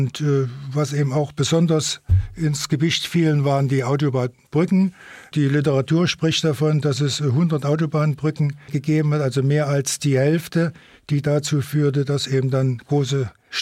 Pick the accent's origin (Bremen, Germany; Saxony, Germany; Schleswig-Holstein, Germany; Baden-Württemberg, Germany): Saxony, Germany; Limbach; Und dann wurde der Verkehr bei uns in Limbach an der Hohensteiner Straße vorbeigeführt. Und da setzten wir uns oder hockten uns vor die Fenster